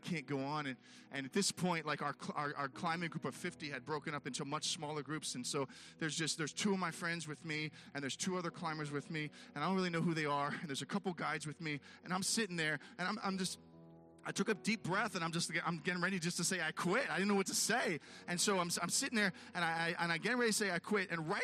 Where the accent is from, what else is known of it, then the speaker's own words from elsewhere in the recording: Pittsburgh, Pennsylvania, United States; Wait a second. I'm from Pittsburgh. I'm a Steelers fan.